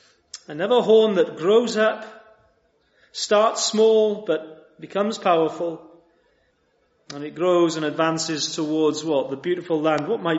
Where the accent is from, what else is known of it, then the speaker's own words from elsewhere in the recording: Wales, United Kingdom; I'm Welsh, we have a dragon on ours.